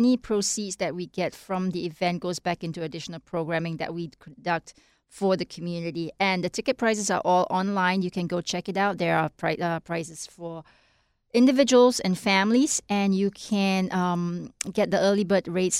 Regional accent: Singapore; also born or lived in Canada; now in Long Island, United States; I grew up in Singapore, then I left and I went to Canada.

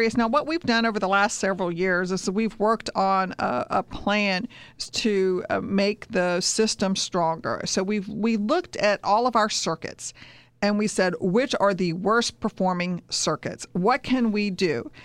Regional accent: Jacksonville, Florida, United States; I grew up in Mandarin. My dad grew up in Mandarin when it was just dirt roads out there in the old Mandarin post office.

